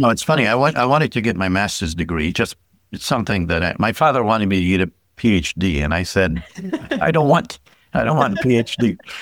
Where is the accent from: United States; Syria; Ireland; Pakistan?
Syria; Tartus, Tartus Governorate; So I grew up in Syria. I grew up right on the Mediterranean in a small city at the time, although it's bigger now, called Tartus.